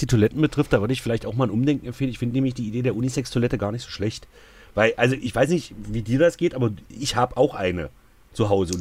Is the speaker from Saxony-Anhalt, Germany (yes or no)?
yes; Saxony-Anhalt, Germany; Aber bei uns in Sachsen-Anhalt, Sachsen-Anhalt ist ja der Autobahn freieste Fleck in ganz Deutschland.